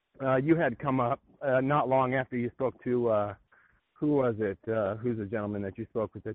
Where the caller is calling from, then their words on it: Scottsdale, Arizona, United States; Scottsdale, Arizona, like Walker there.